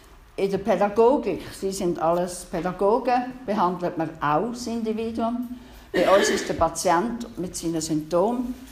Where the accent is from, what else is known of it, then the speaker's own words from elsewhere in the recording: Koblenz, Aargau, Switzerland; also ich bin ursprünglich aus dem Aargau, bin in Aarau in die Kantonsschule gegangen, in Koblenz in die Primarschule